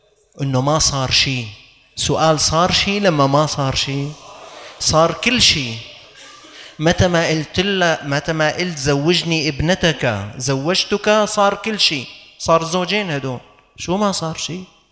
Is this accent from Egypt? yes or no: no; Syria